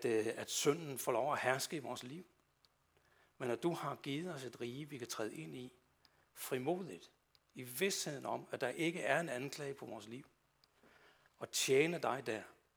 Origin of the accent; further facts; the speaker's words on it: Sønderborg, Region of Southern Denmark, Denmark; i Sønderborg, hvor jeg kommer fra